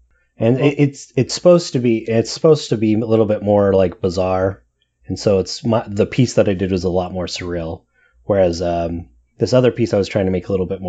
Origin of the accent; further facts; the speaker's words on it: Pocatello, Idaho, United States; we're both from Pocatello, Idaho originally.